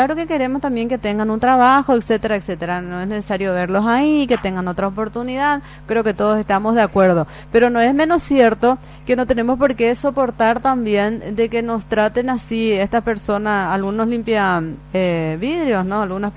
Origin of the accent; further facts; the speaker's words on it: Asunción, Paraguay; Que pagamos nuestros impuestos, que somos asuncenos.